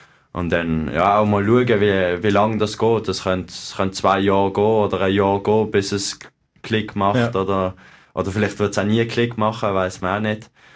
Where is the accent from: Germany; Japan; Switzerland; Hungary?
Switzerland; weil auch als Schweizer, auch mit dem welschen Fernseher oder so